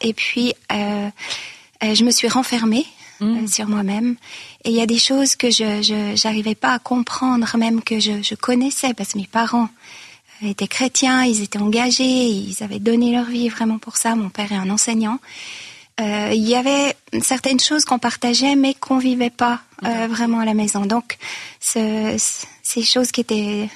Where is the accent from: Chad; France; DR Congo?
Chad; Donc, moi, j'ai grandi en Afrique, au Tchad, parce que mes parents étaient missionnaires.